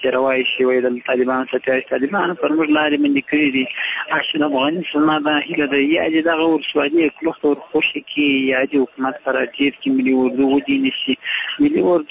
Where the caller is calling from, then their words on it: Uruzgan, Afghanistan; روزګان ولایت شیراسه ولسوالۍ څخه خبرې کوم.